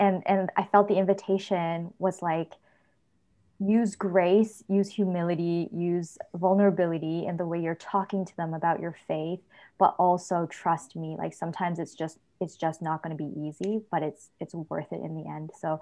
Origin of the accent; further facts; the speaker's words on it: Canada; Like, we grew up in Canada